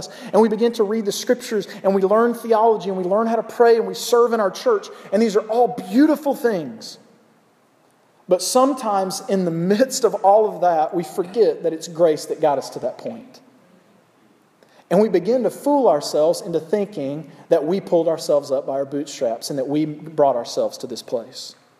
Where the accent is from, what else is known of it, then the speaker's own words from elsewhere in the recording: the South, United States; Okay, I'm from the South, if you can't tell.